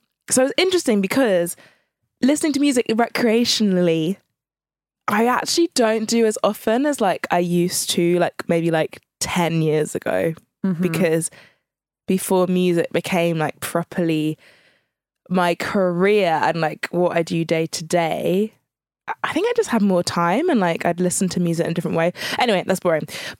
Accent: Jersey; So I came from the Channel Islands I'd been at home for like a week or 2 weeks.

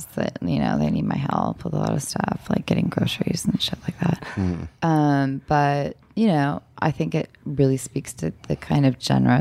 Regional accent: Los Angeles, California, United States; also born or lived in Orange County; Well, originally, I'm from Orange County, and then, but I mostly grew up here in Los Angeles.

